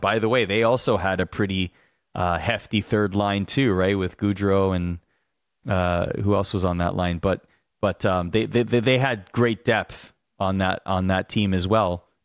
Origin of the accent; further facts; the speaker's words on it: Canada; I was born and raised in Canada, so I understand the sentiment.